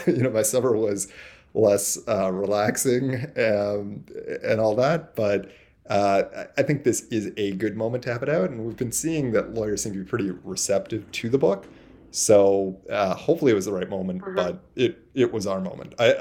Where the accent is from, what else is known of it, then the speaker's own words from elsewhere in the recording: Toronto, Ontario, Canada; I'm from Toronto, and the vast bulk of our people are here